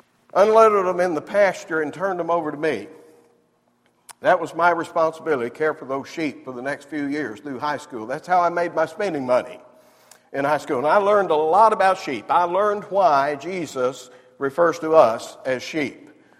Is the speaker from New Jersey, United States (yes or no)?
no; Texas, United States; moved away; And I'm originally from Texas, you understand.